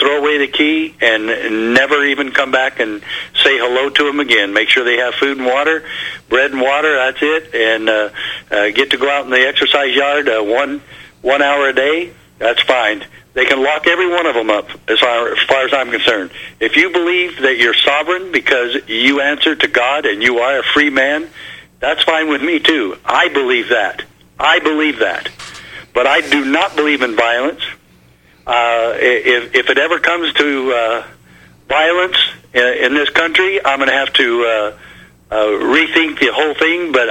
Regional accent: United States; I'm proud to be an American, and being an American also means that there's a responsibility for us to be peaceful

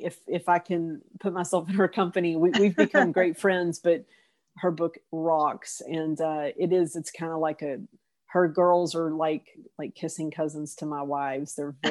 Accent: Texas, United States; growing up in East Texas and in Texas in general, men do often go away for the weekends to go hunting.

